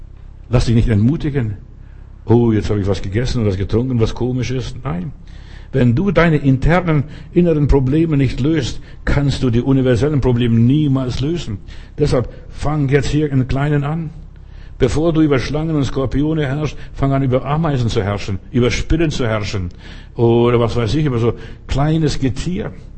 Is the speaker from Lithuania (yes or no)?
yes; Klaipėda, Klaipėda County, Lithuania; hier sieht es genauso aus wie bei uns zu Hause in Litauen, in Memel